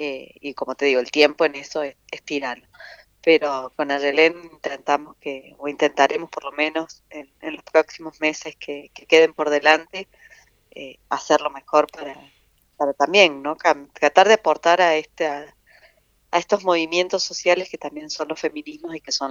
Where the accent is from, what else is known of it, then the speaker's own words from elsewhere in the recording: San Luis, Argentina; also born or lived in Córdoba; me fui de San Luis, nací en San Luis, crecí en San Luis, soy de San Luis, me fui a estudiar a Córdoba, volví cuando me recibí, empecé a trabajar acá